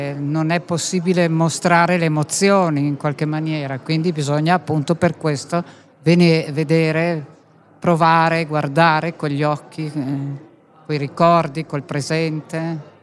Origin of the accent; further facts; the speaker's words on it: Milan, Lombardy, Italy; Sono di Milano